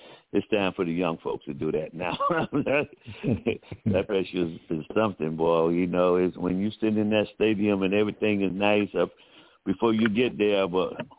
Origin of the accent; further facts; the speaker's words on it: Miami, Florida, United States; just like I was when I come from Miami to St. Augustine's.